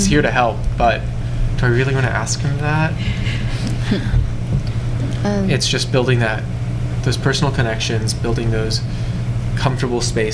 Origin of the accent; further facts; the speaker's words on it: United States; now in Canada; I have an American cell phone because I'm an American.